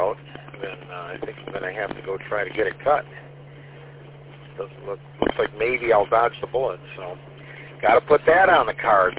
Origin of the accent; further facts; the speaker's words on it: Ohio, United States; I got a lot of family in Ohio. I'm a Buckeye.